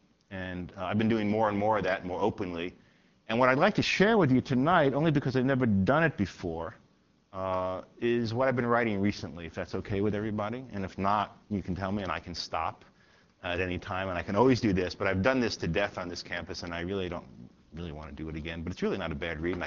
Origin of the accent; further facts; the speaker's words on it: Brooklyn, New York, United States; now in Michigan, United States; I am 53 years old, a native New Yorker born and raised in Brooklyn, a Midwestern Michigan resident for almost 30 years